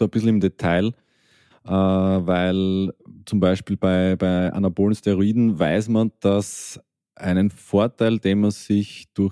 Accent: Austria; bei uns in Österreich ist es so, dass die Medizinstudiumsplätze heiß begehrt sind.

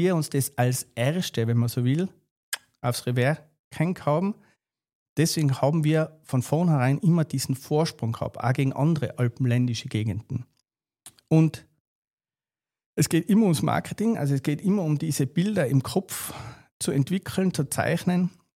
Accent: Tyrol, Austria

